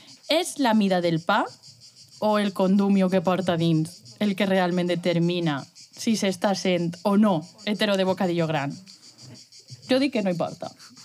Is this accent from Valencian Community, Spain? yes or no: yes; Valencian Community, Spain; perquè sóc home, perquè sóc valencià.